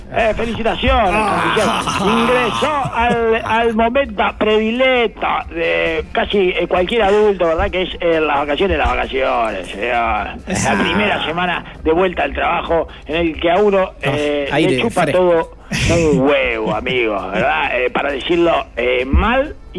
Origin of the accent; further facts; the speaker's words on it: Uruguay; lo tengo que decir a nosotros que somos uruguayos